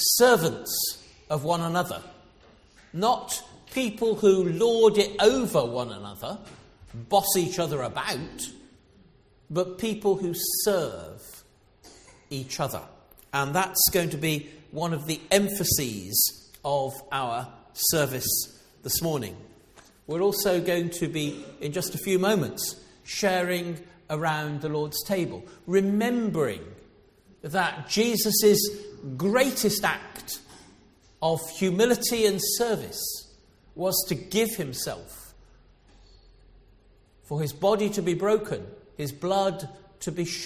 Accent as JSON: {"language": "English", "town": "Foleshill", "region": "West Midlands", "country": "United Kingdom", "tie": "born or raised there", "said": "I was born and brought up in Foleshill, so I'm a local lad."}